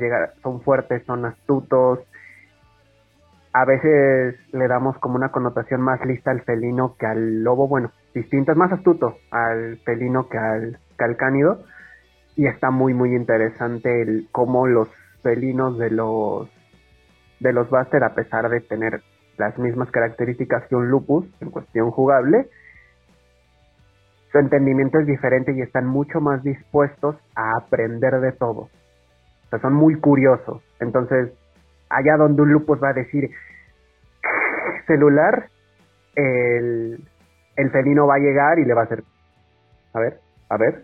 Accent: Mexico; Y eso que soy mexicano, imagínate lo triste.

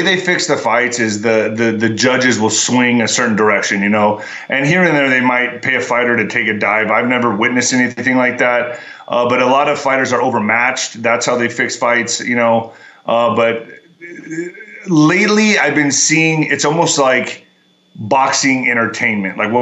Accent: Ciudad Juarez, Chihuahua, Mexico; also born or lived in El Paso, United States; I mean, I was raised in Ciudad Juarez and El Paso, so I grew up on both sides of the border.

